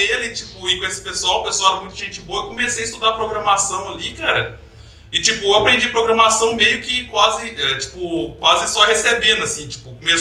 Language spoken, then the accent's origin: Portuguese; Minas Gerais, Brazil; moved away; quando eu vim de Minas, a gente falava período da faculdade, aqui o pessoal falava fase.